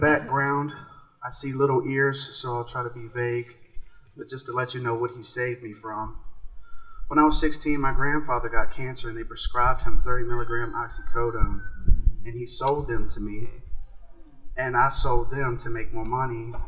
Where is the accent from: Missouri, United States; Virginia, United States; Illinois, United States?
Virginia, United States; Richmond; I'm from Richmond, Virginia. I'm 27.